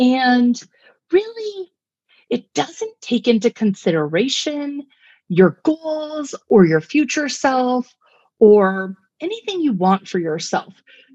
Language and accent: English; Pacific Northwest, United States; I'm from the Pacific Northwest.